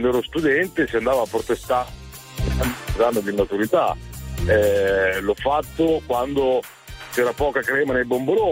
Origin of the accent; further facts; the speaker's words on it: Reggio Emilia, Emilia-Romagna, Italy; Io sono di Reggio Emilia.